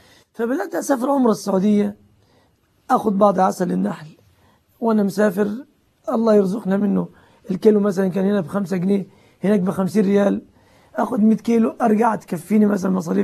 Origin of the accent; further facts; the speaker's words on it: Egypt; also born or lived in Yemen; اسمه كبيس عندنا في مصر